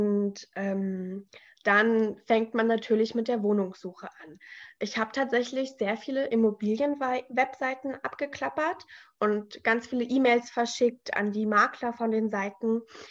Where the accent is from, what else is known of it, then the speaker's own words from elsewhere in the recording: Bavaria, Germany; Ich bin in Bayern auf dem Land aufgewachsen mit meinen zwei Brüdern und meinen Eltern. Und da sind am Tag 4 Busse in die Stadt reingefahren.